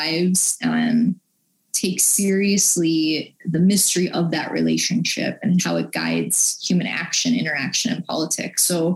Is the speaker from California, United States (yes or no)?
no; Buffalo, New York, United States; Like I grew up Catholic in Buffalo, New York, and was really always captivated by the mystical